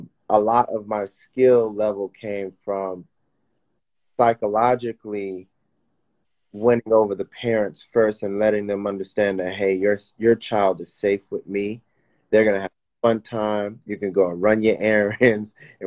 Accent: Miami, Florida, United States; So I grew up in the Miami Bass area, like old school, early 90s, late 80s vibe.

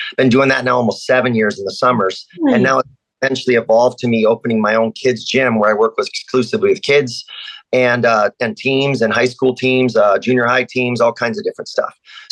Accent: Las Vegas, Nevada, United States; So basically, I'm actually native born American, obviously American, but from Nevada, Las Vegas. So I was born and raised in Las Vegas. Back when it was a small town

